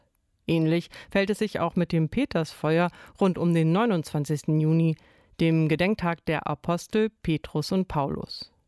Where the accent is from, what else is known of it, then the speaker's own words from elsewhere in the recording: Northern Germany, Germany; Mir ist das zwar als Norddeutsche fremd